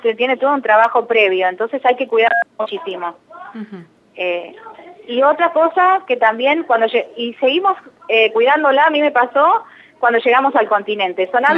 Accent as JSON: {"language": "Spanish", "country": "Argentina", "said": "Somos todos argentinos."}